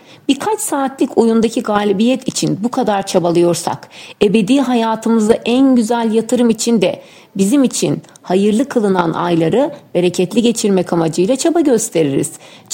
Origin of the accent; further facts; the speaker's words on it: Isparta, Turkey; Aslen Ispartalıyım.